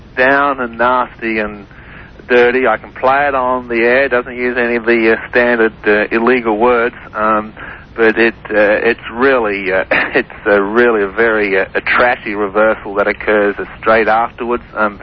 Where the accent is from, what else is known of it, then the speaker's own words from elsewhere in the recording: Australia; accent: Australian; See, desert answers. I'm going to, or answers, there's my Aussie accent.